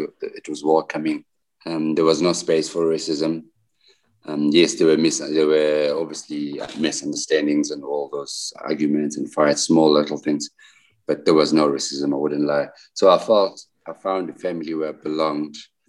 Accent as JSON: {"language": "English", "town": "Johannesburg", "region": "Gauteng", "country": "South Africa", "tie": "born or raised there", "said": "I was born in Johannesburg. I stayed there."}